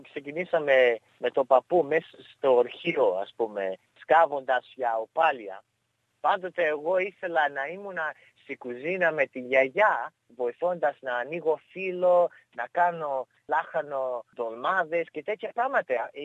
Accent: Greece; born there; από τον καιρό που γεννήθηκα στην Ελλάδα

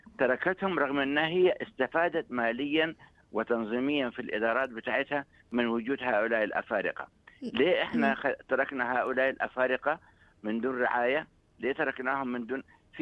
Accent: Sudan; now in Australia; لأني أنا كمواطن سوداني كنت بحزن لما بشوف يعني أبناء وطني

